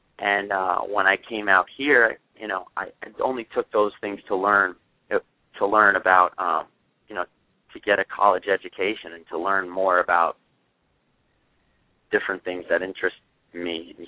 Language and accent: English; Rockaway Beach, New York, United States; also born or lived in Brooklyn; Well, I grew up in I was born in Brooklyn and then moved to Rockaway Beach. I was in Queens